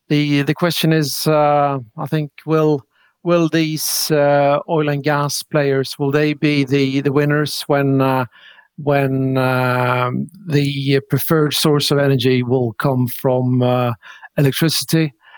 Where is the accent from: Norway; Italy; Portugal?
Norway; Rogaland; There is a small island on the west coast of Norway, outside of my hometown, called Utsira